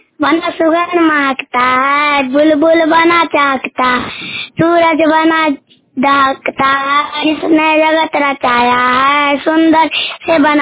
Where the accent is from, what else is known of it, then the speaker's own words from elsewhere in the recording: Basti Bigha, Bihar, India; मेरा गांव का नाम है बस्ती बीघा।